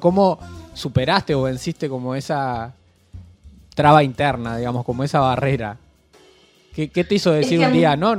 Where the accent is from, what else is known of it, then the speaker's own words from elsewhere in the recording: interior, Uruguay; Yo soy del interior del Uruguay y he escuchado como muy a menudo, ¿no?